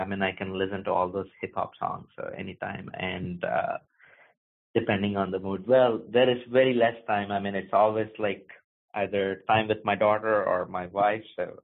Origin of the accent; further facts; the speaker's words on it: India; it depends on my India trip too, because I can tell my wife if we are going to our hometown or my hometown, we're 3 miles away from the seacoast.